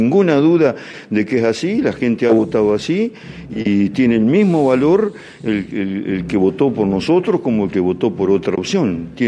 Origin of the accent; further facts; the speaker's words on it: Concepción del Uruguay, Entre Ríos, Argentina; para quienes, como nosotros, en su gran mayoría somos de Concepción de Uruguay, somos uruguayenses